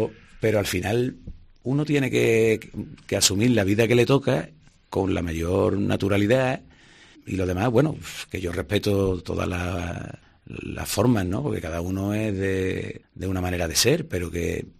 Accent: Seville, Andalusia, Spain; como sevillano me enorgullecía, ¿no?, ser pregonero de la Semana Santa.

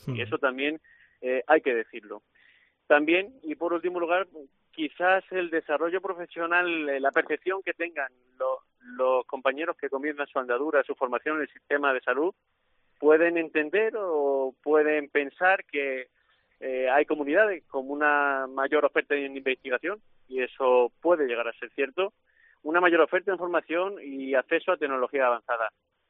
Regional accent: Campanario, Extremadura, Spain; Yo soy natural de Campanario y aquí crecí, en Extremadura.

